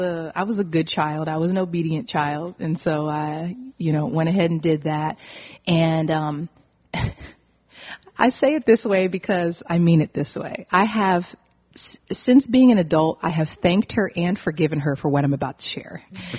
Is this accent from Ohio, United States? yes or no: yes; Ohio, United States; you know, in school where I was growing up, I'm from Ohio